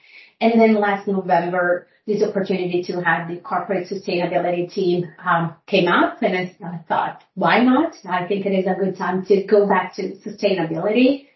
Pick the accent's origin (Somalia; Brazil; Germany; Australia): Brazil; moved away as an adult; now in United States; I started my career back in Brazil. I'm originally from Brazil.